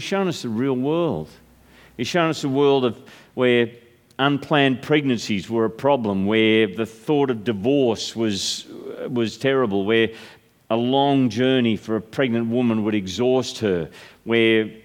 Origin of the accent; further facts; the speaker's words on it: South Grafton, New South Wales, Australia; I'm from Grafton, okay, up in the bush. In fact, I'm not even from Grafton. I'm from South Grafton.